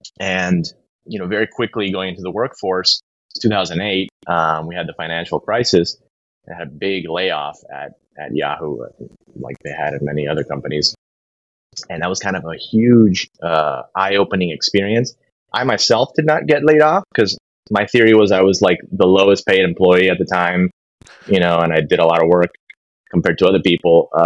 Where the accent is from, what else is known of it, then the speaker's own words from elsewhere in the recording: Miami, Florida, United States; I grew up in Miami, Florida, Cuban household. So my parents were both born in Havana, Cuba, in 1960, early 1960s.